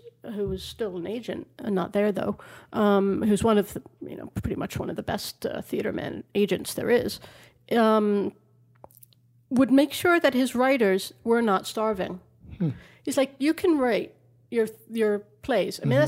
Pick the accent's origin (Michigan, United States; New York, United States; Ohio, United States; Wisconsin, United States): New York, United States; moved away as an adult; I was born and raised in New York, mm-hmm. and that's where I started my career.